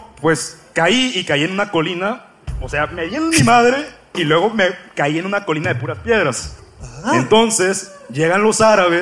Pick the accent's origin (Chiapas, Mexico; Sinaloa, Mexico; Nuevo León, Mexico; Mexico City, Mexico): Nuevo León, Mexico; Monterrey; De aquí, de Monterrey.